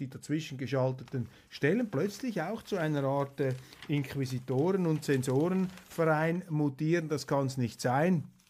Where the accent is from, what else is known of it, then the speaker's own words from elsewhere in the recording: Switzerland; aber als Schweizer und 25% Deutscher haben wir hier ein akutes Alarmsystem